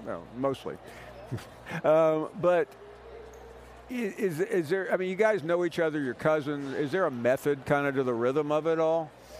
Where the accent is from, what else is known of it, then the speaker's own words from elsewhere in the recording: Memphis, Tennessee, United States; It was always weird going to school in Knoxville. And they would say, well, where are you from? I go, Memphis.